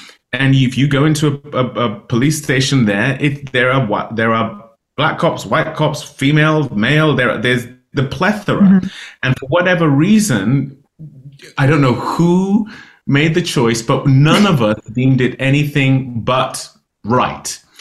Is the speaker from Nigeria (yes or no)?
yes; Nigeria; obviously as a Nigerian, but also as a father to a girl